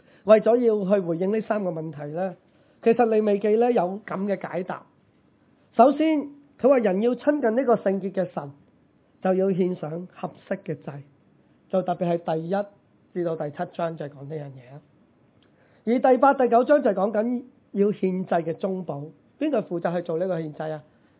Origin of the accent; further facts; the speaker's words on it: China; 就好似我哋中国人话斋呢大扫除